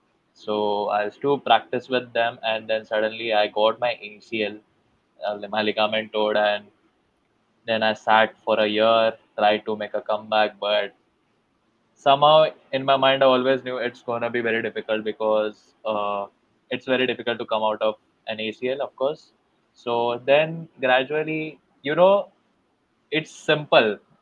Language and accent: English; Mumbai, Maharashtra, India; So he dropped me a text like, hi bro, where are you from? I was like, yo, I'm from Mumbai.